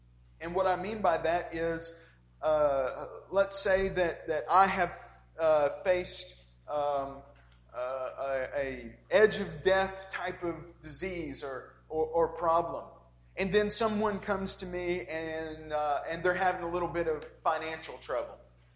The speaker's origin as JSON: {"language": "English", "region": "Tennessee", "country": "United States", "tie": "born or raised there", "also_born_or_lived": "Norway", "said": "I grew up in Tennessee with churches on every corner. But then when I moved to Norway"}